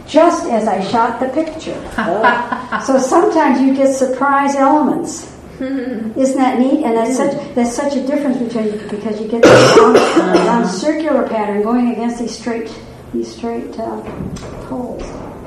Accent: Valparaiso, Indiana, United States; now in Seattle, United States; I'm from Northern Indiana, and from Valparaiso, and oftentimes I'll go back.

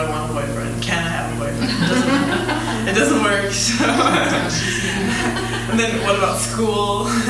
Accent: Montana, United States; also born or lived in Upper Peninsula of Michigan; I grew up in Northwest Montana, and then I went to school in the Upper Peninsula of Michigan for 2 years and cross country ski raced.

